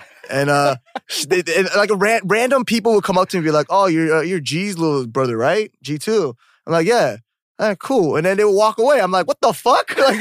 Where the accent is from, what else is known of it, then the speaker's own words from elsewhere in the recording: Dallas, Texas, United States; also born or lived in Korea; I'm from Dallas.